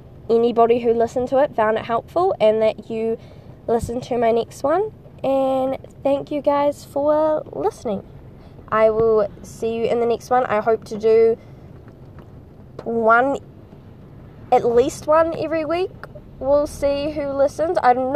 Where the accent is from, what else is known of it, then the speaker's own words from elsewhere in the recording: New Zealand; accent: Kiwi; I don't think my accent is very interesting, but then I don't think Kiwi accents are, but that's only because I am Kiwi and I grew up around it.